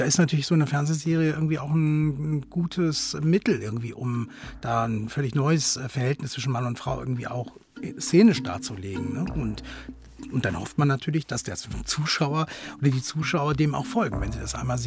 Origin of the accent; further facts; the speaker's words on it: Cologne, North Rhine-Westphalia, Germany; ich komme aus Köln